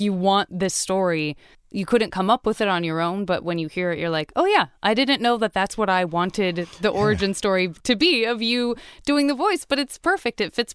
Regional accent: Arizona, United States; You know, I'm from Arizona, and there's such a little sisterhood between those two states.

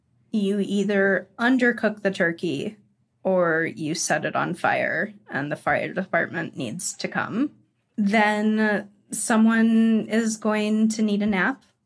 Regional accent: United States; Because I'm American, I will cook it on the barbecue with a spice rub.

